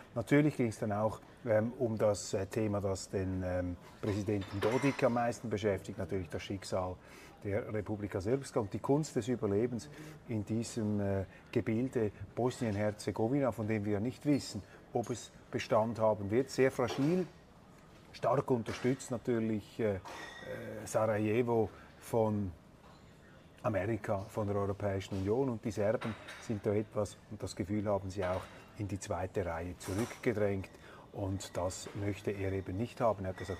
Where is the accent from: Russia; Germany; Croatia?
Croatia; Zagreb, City of Zagreb; Ich komme aus Zagreb